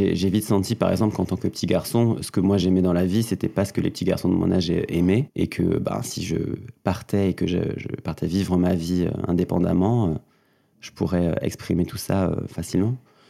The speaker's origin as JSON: {"language": "French", "town": "Mauvezin", "region": "Occitanie", "country": "France", "tie": "born or raised there", "said": "J'ai grandi dans le Gers, un petit département pas loin de Toulouse. En général, je dis que je viens de Toulouse. C'est plus simple pour tout le monde, parce qu'il n'y a pas de grande ville dans le Gers."}